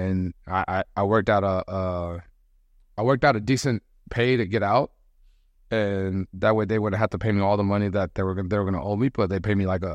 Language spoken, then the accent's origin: English; United States; now in Colombia; I know I come from America. I know, like, here in Colombia, they have a different view of what soccer is like